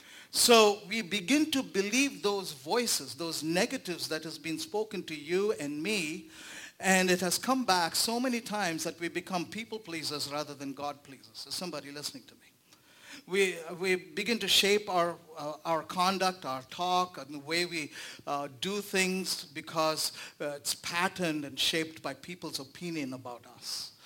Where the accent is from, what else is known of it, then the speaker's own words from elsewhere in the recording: India; So I just found out, just being an Indian, of course.